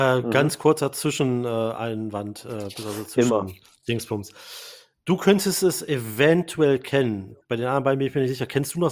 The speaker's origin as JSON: {"language": "German", "town": "Braunschweig", "region": "Lower Saxony", "country": "Germany", "tie": "born or raised there", "said": "ich habe ja mal auch im Retail gearbeitet, in meiner Heimat Braunschweig"}